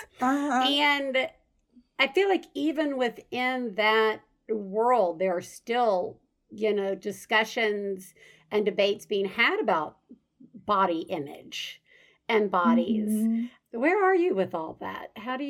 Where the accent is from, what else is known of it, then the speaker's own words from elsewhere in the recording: Deep South, United States; I grew up in the Deep South, and, you know, I mean, kids were on, you know, diet pills were put in lunch boxes